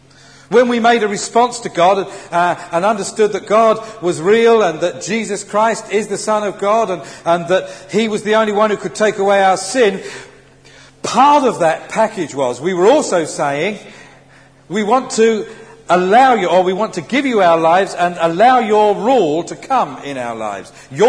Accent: United Kingdom; So when I go to Jamaica, I don't say, well, I'm British, I don't have to come under the rule of your kingdom.

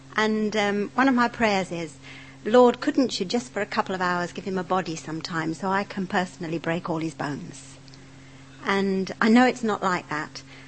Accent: London, United Kingdom; I come from the East End of London. So I'm a terrible mix.

